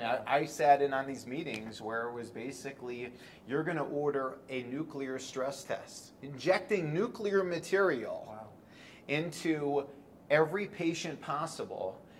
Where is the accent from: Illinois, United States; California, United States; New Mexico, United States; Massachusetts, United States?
Illinois, United States; Chicago; They're coming from Canada, Minnesota, my hometown of Chicago, a lot of people from Seattle, Portland.